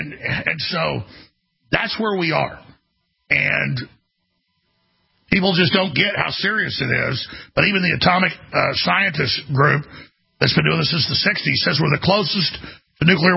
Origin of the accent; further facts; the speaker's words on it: Dallas, Texas, United States; Yeah, well, I grew up in Dallas, Texas, so the time I was about 8, they stopped doing it.